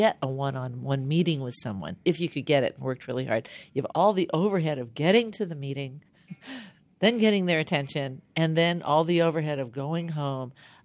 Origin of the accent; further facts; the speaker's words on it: San Francisco, California, United States; And here we are at BIO 2016 in my hometown, San Francisco.